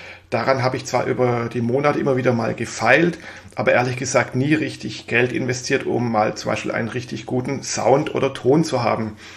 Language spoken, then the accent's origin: German; Baden-Württemberg, Germany; now in Mainz, Germany; ich bin Schwabe, das werde ich nie ablegen, auch wenn ich schon seit vielen Jahren im wunderschönen Mainz wohne.